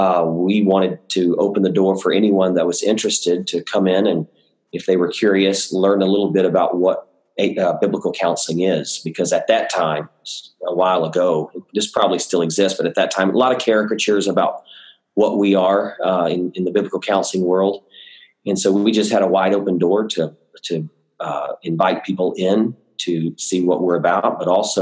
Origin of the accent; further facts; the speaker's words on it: Texas, United States; going to come down to Texas with a bunch of her friends and do nursing down here. So she ended up in my home state, which was fine with me.